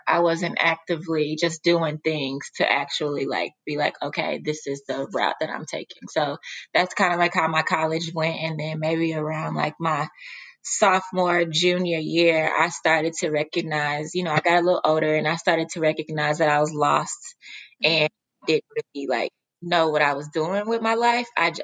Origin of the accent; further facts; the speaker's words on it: Dallas, Texas, United States; I'm from Dallas, by the first first and foremost. I'm from Texas. So just starting from growing up in Dallas and the background that I come from.